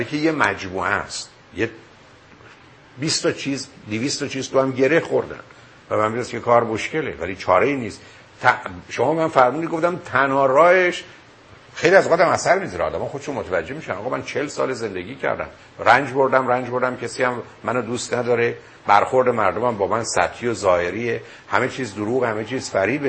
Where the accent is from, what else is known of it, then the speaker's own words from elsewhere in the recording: Iran; ببین ما ایرانیام